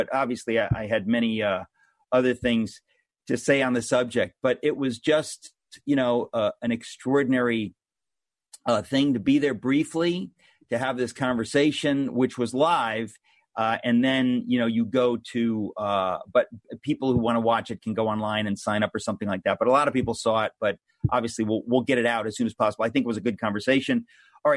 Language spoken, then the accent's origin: English; Connecticut, United States; Now, I grew up in Connecticut, so I'm sort of hoping you'll run for governor of Connecticut